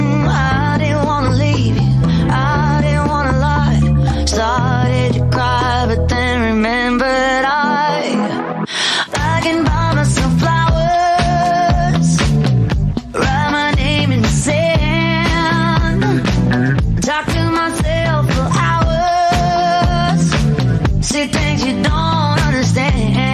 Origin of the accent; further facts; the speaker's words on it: Turin, Piedmont, Italy; E anch'io, ovviamente, da buon torinese.